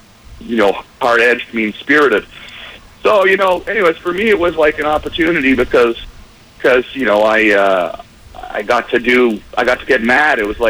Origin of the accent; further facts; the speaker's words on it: Canada; I'm Canadian